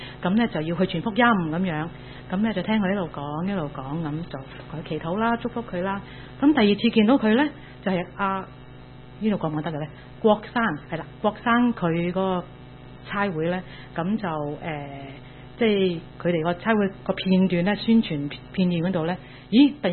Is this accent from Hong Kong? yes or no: yes; Hong Kong; 我哋係香港嚟嘅